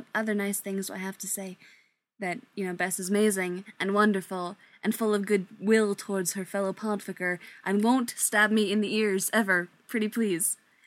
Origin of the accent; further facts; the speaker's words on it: New York, United States; accent: New York; started hearing other people talking in my New York accent.